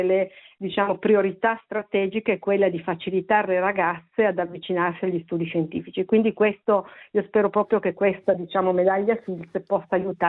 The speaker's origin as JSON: {"language": "Italian", "town": "Turin", "region": "Piedmont", "country": "Italy", "said": "mi perdoni perché io sono di Torino"}